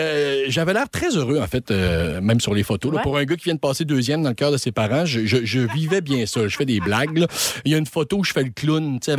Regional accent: Quebec, Canada; accent: Gaspésien; Mon accent gaspésien était pas prêt, moi, là.

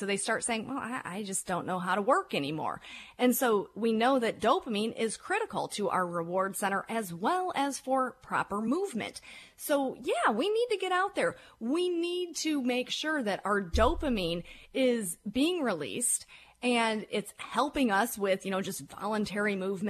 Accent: Detroit, Michigan, United States; But, you know, I'm from Detroit, so I have my loyalties, of course.

